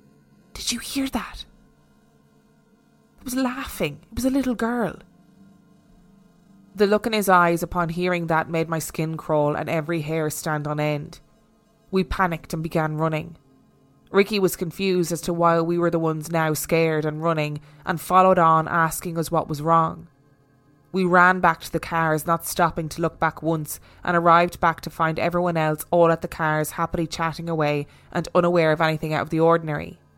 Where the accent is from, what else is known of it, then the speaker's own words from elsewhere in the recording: Inverness, Scotland, United Kingdom; I'm originally from Inverness in the Highlands of Scotland, and this is close to Loch Ness, famous for the notorious monster.